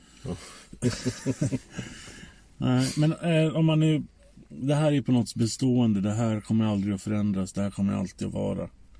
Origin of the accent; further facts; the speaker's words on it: Holmsveden, Gävleborg County, Sweden; Jag får mig att tänka på där jag växte upp, Holmsveden heter det.